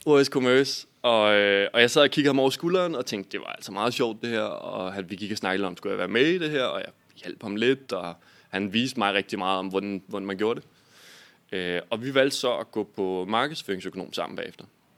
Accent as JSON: {"language": "Danish", "town": "Skævinge", "region": "Capital Region of Denmark", "country": "Denmark", "tie": "born or raised there", "said": "Jeg voksede op i Skævinge, en lille bitte by."}